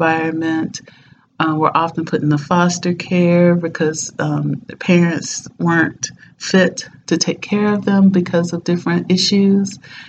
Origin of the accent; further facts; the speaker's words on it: Nashville, Tennessee, United States; I grew up in Nashville, Tennessee, and my mother is a very, very avid reader.